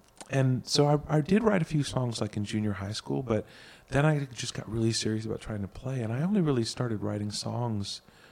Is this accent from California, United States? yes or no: yes; California, United States; Like, I grew up in California, where everybody has swimming pools.